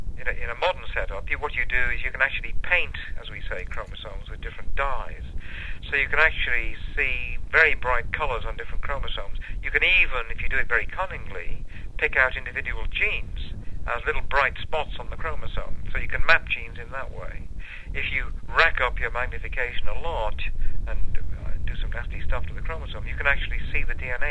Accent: Wales, United Kingdom; first language Welsh; English is a second language; It's found in Wales, and I'm Welsh. I was born a Welsh speaker, indeed, in West Wales.

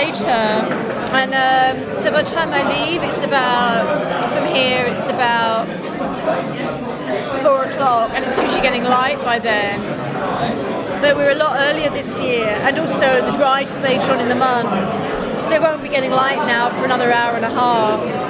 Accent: Australia; I'm from Australia. I mean, I swim in Australian seas

